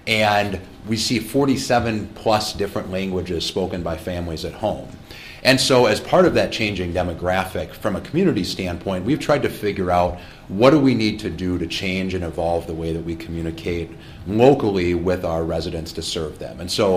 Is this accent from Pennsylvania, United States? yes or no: no; Austin, Texas, United States; for me growing up in Austin, and I had a pretty good idea of who I needed to contact, where City Hall was